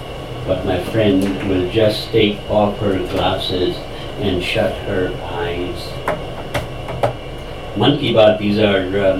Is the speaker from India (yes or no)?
yes; Kashmir, India; Ever since I was a lad growing up in Kashmir